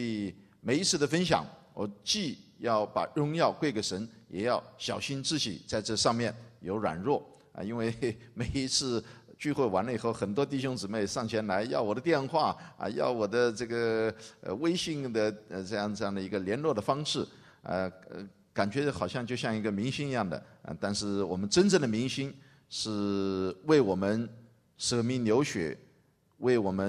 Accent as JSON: {"language": "Chinese", "town": "Wuhan", "region": "Hubei", "country": "China", "tie": "born or raised there", "said": "我是这个在武汉基本上算是土生土长的基本上从小在武汉长大"}